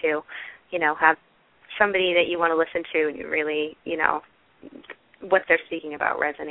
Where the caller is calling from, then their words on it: Massachusetts, United States; I'm from Massachusetts.